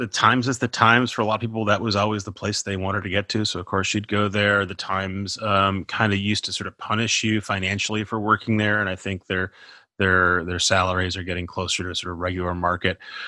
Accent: Minnesota, United States; I'm from Minnesota. I should know.

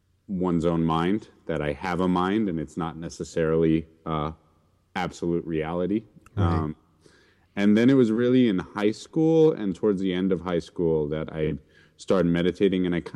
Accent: New York City, New York, United States; And so I grew up in the Shambhala community, mostly in New York City.

